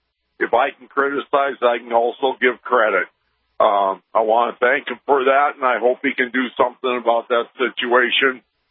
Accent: North Dakota, United States; No, I'm not. I'm actually from North Dakota. I'm run semi. I get all over the country

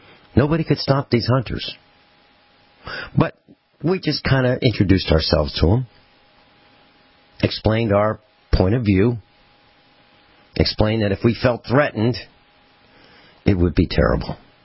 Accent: Virginia, United States; Because I came from Virginia … I'm obviously in the mob

